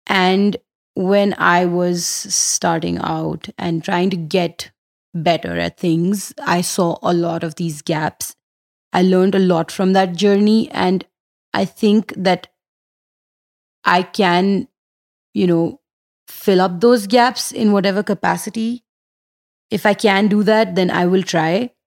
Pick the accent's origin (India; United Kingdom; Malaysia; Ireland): India; Delhi; now in United States; I can't go to Bangalore and create community. I'm from Delhi. So I did what I could around where I was.